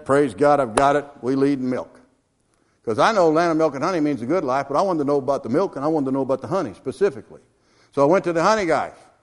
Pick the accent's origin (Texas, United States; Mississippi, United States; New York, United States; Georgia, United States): Georgia, United States; also born or lived in Florida; You know what's funny is I came from Georgia and Florida.